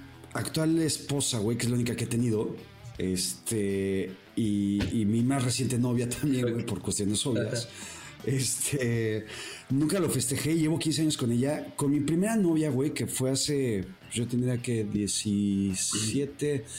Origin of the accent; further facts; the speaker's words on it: Canada; De mi tierra.